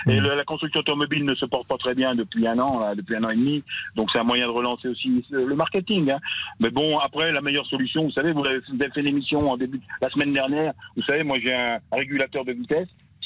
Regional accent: Paray-le-Monial, Bourgogne-Franche-Comté, France; Je suis de Paray-le-Monial en Saône-et-Loire.

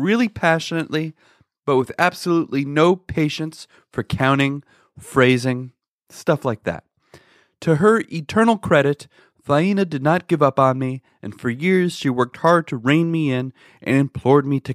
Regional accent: South Orange, New Jersey, United States; Today, I'd like to talk about my first piano teacher from my hometown of South Orange, New Jersey.

